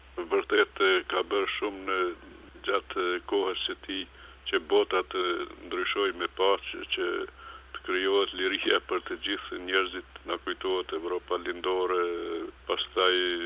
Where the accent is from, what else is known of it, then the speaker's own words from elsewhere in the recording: Kosovo; deshëm me këtë levizje që të afirmohemi si popull, si shqiptar të Kosovës